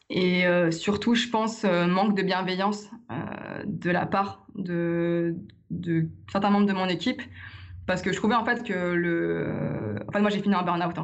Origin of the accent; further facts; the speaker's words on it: Lyon, Auvergne-Rhône-Alpes, France; J'ai appris qu'il y avait une école en plus à Lyon, alors que moi je suis de Lyon et je n'étais même pas au courant.